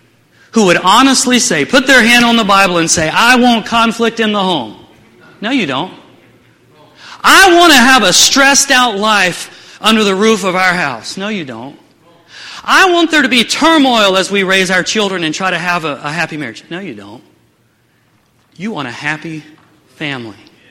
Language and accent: English; the South, United States; And I grew up in the South. You know, we ate that American food